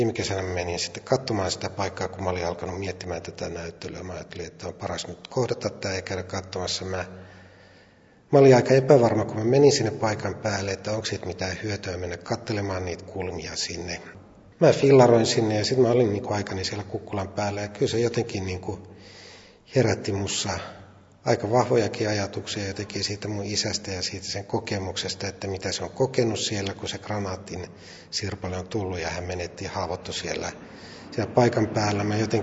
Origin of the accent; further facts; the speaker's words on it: Savo, Finland; moved away as an adult; now in Helsinki, Finland; Mä oon Savosta kotoisin itse, mutta asun parikymppisenä ensimmäisen kerran Helsingissä, ja nyt mä oon asunut yli 15 vuotta.